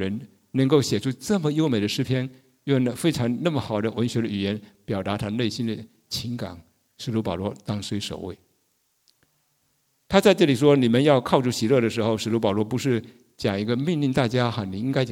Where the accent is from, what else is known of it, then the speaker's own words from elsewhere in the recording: Jinjiang, Fujian, China; 我记得我们家乡就是羞愧的事情，我的家乡福建晋江那里曾经卖假药